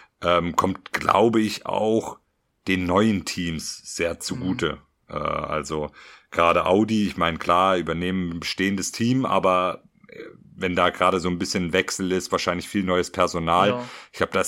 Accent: Germany; Für uns als Deutsche ist es auch noch nah dran.

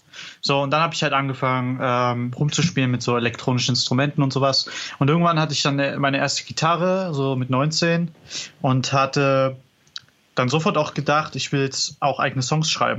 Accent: Cologne, North Rhine-Westphalia, Germany; ich bin aus Köln, ich lebe seit 8 Jahren jetzt hier

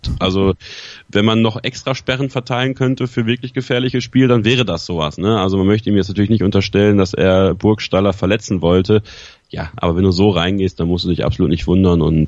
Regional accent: Germany; muss ich als Deutscher das mitmachen, weil es gibt andere Probleme in Deutschland

